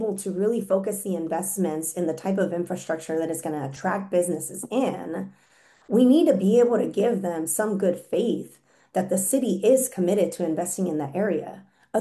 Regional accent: Madera, California, United States; I was born and raised in Madera.

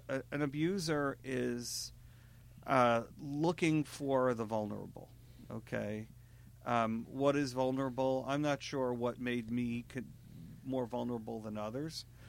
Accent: New York, United States; As a average kid growing up in New York, I went to summer camps.

